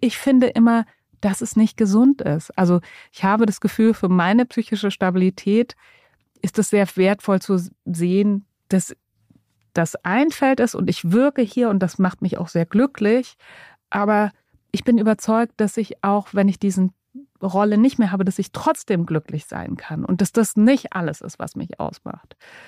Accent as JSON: {"language": "German", "region": "Berlin", "country": "Germany", "tie": "born or raised there", "said": "ich komme ja aus Berlin, bin da aufgewachsen und habe auch noch ganz viele Freunde aus der Schulzeit"}